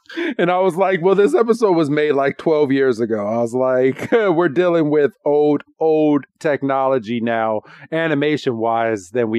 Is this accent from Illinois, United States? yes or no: yes; Illinois, United States; people that listen to us know we're from the Illinois area.